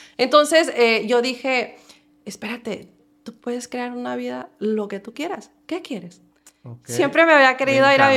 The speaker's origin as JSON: {"language": "Spanish", "town": "Los Mochis", "region": "Sinaloa", "country": "Mexico", "said": "yo soy de Los Mochis, Sinaloa. Allá sí. hay playa, allá es caliente, allá sí."}